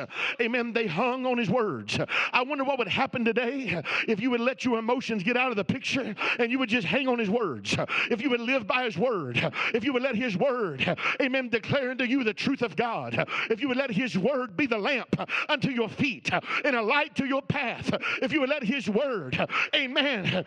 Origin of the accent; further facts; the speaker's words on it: Kentucky, United States; If I said that to my mother, she'd have slapped me silly. I'm from Kentucky. They do that.